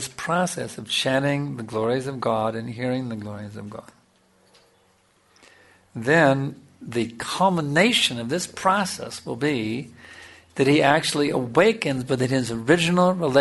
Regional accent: Texas, United States; I'm from Texas, and there's a city called Dallas where we have a big temple, Radhakrishna Sanji Temple.

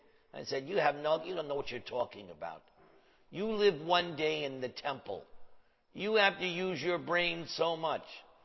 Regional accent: New York, United States; I'm from New York.

